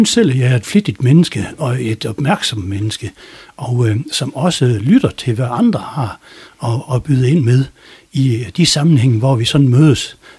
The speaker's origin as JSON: {"language": "Danish", "town": "Hørby", "region": "North Denmark Region", "country": "Denmark", "tie": "born or raised there", "also_born_or_lived": "Dors", "said": "Så de flyttede så til Hørby, og jeg fulgte med."}